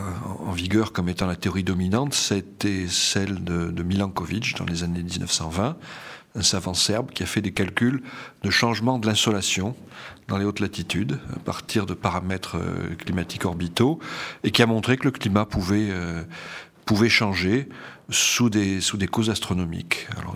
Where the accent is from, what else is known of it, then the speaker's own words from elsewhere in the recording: Bordeaux, Nouvelle-Aquitaine, France; Je suis climatologue, je suis bordelais d'origine